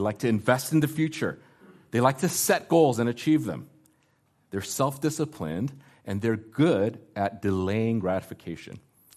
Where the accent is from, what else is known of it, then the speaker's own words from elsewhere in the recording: Thailand; also born or lived in South Korea / United States; I was born in Korea and had to adjust cross-culturally to the United States, and then we moved back to Asia and had to readjust back to being in Thailand.